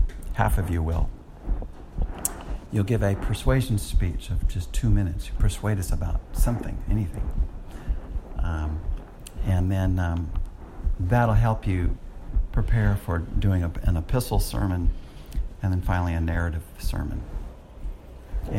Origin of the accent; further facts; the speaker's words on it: California, United States; I'm very familiar with fog because I'm from the San Francisco area.